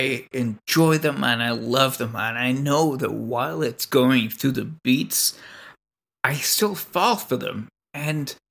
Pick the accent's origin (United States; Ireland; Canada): Canada; Right. I'm Canadian.